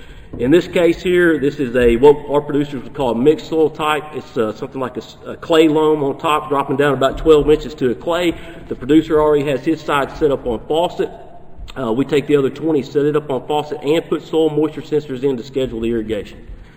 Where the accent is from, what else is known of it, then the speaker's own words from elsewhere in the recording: Arkansas, United States; Having been born and raised in the Delta of Arkansas, I can assure you what I'm about to show you is probably holding up in Arkansas as well.